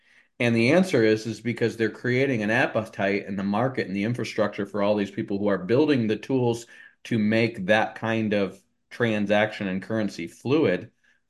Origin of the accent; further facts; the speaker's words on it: Grand Rapids, Michigan, United States; so I grew up in Grand Rapids. There's a lot of Christian bookstores there